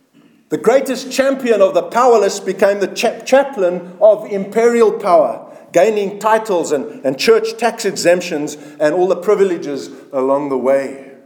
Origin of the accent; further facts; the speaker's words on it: South Africa; That's just me being a South African, I guess.